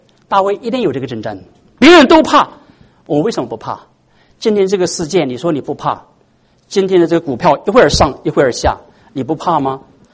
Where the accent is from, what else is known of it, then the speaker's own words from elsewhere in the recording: China; 女儿给你，成为女婿啊，成为这个夫马，我们中国人说是夫马。